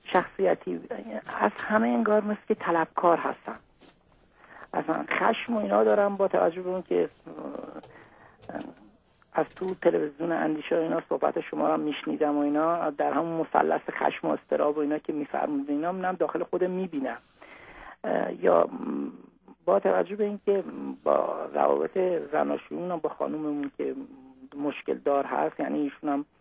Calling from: Iran; میبخشید، من از ایران هستم

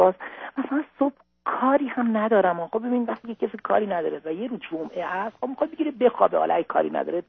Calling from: Iran; میبخشید، من از ایران هستم

